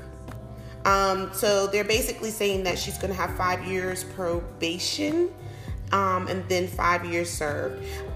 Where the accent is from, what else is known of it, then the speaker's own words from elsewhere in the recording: Charleston, South Carolina, United States; Mainly it's because I'm from South Carolina, Charleston, South Carolina.